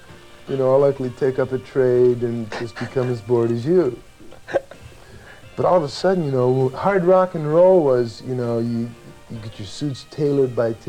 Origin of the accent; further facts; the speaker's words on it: Canada; I come from Canada